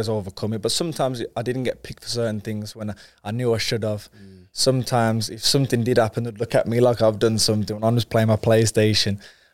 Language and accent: English; Wolverhampton, West Midlands, United Kingdom; I'm from Wolverhampton, but my dad's background is Jamaican.